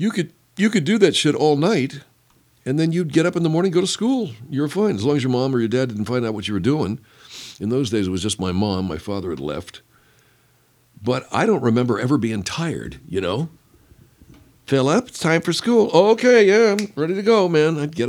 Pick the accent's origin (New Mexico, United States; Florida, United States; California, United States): California, United States; Arcadia; I grew up in Arcadia, Pasadena, that area, about 13 miles from downtown L.A. and not much further from Hollywood.